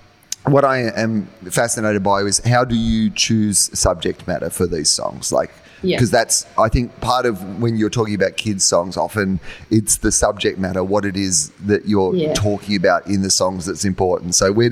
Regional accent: Australia; as an Australian

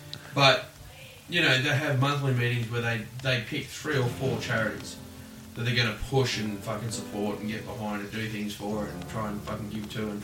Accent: Australia; States with two letters confuse me. I'm an Australian. That's how it works.

